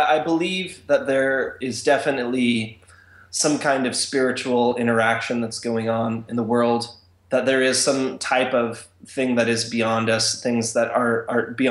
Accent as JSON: {"language": "English", "town": "Tacoma", "region": "Washington", "country": "United States", "tie": "born or raised there", "said": "I grew up in Tacoma, Washington as a Pentecostal Christian and an evangelical"}